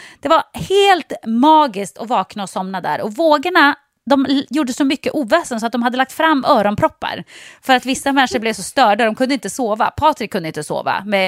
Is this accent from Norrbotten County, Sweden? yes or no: yes; Jokkmokk, Norrbotten County, Sweden; born there; Ja, men jag är född i Jokkmokk, men det var egentligen meningen att jag skulle bli född i Kalifornien.